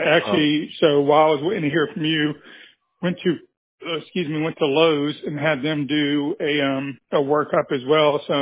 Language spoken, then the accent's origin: English; Hollywood, Florida, United States; now in St. Augustine, United States; Yeah, I'm in St. Augustine, and, you know, I'm from Hollywood